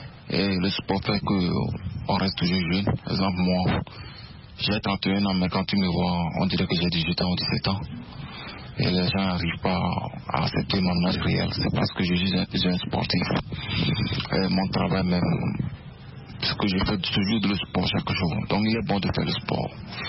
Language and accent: French; Togo